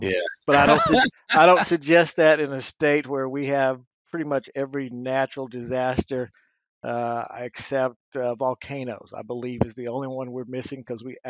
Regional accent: Dallas, Texas, United States; now in Austin, United States; Actually, born and raised in Dallas.

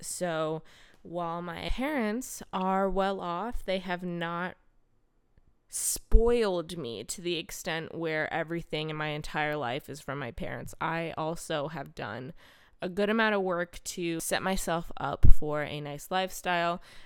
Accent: Columbus, Ohio, United States; I grew up in Columbus, Ohio.

